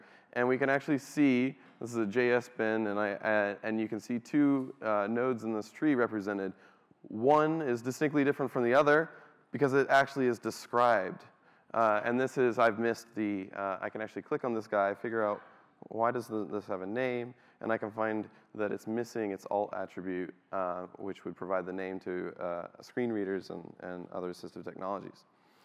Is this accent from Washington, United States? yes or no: no; Georgia, United States; I'm from Georgia, so that's my native tongue.